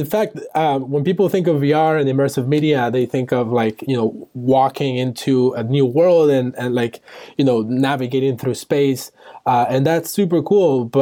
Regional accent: Costa Rica; English is a second language; also born or lived in Cuba; And I'm originally from Cuba, grew up in Costa Rica

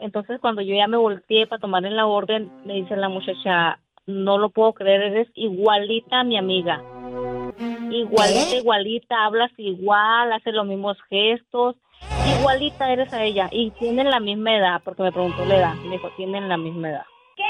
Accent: Sinaloa, Mexico; born there; Yo nací en Sinaloa

